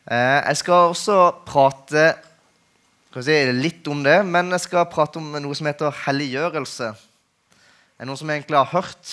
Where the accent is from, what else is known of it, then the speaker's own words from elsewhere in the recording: Flekkefjord, Agder, Norway; Da vet dere at jeg er fra Flekkefjord.